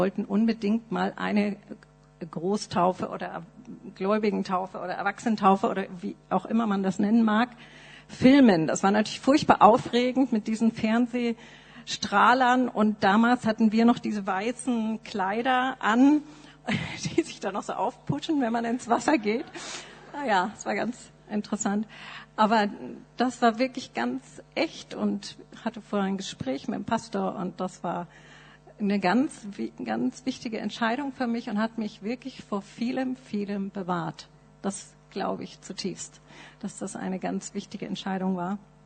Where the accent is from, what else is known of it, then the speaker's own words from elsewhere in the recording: Nuremberg, Bavaria, Germany; Eltern waren in der Baptistengemeinde in Nürnberg. Das ist mein geistliches Zuhause. Da bin ich aufgewachsen in der Sonntagsschule und Jungscher Freizeiten.